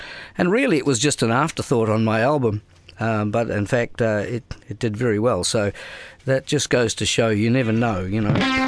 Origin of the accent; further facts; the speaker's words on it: New Zealand; I'm a New Zealander. That's where my accent is coming from here.